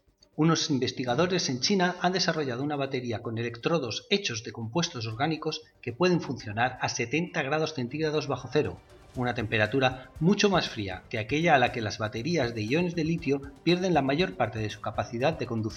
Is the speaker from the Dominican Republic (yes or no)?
no; Valencia, Valencian Community, Spain; now in Bologna, Italy; Soy de Valencia, pero vivo a los pies de las montañas apenínicas, en Bolonia.